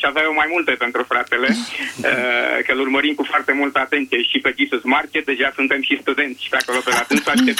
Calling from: Bucharest, Romania; din București, de la grupul taximetriștilor creștini.

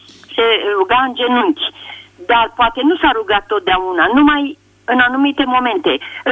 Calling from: Bucharest, Romania; și sunt din București.

